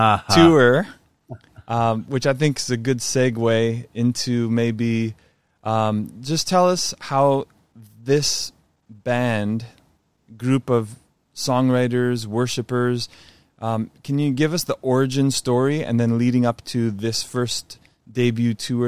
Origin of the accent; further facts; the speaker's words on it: Montreal, Quebec, Canada; So they came to my hometown in Montreal where I grew up.